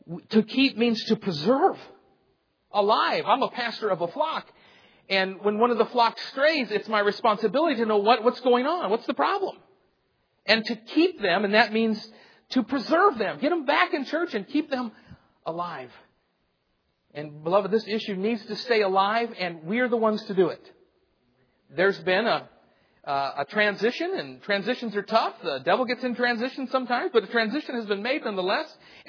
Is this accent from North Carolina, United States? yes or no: no; Michigan, United States; Now, I'm from Michigan, and so we were watching the Tigers, but apparently they weren't watching the ball.